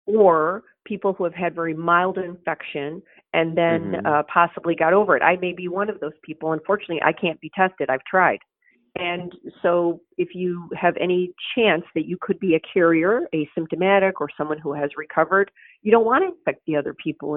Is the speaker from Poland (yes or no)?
yes; Poland; now in United States; I came here from Poland. We came with $20 in my pocket. My parents are Holocaust survivors.